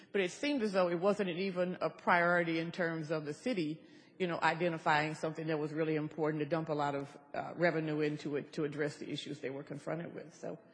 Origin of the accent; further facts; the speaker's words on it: Oklahoma City, Oklahoma, United States; growing up in Oklahoma City, there were community grocery stores where you could get healthy food.